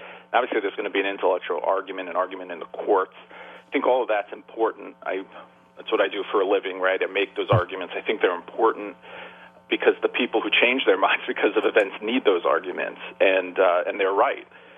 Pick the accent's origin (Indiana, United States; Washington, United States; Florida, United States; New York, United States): New York, United States; I grew up in New York, in the 70s and 80s, where there was a lot of crime, that event changed my family's mind on the Second Amendment.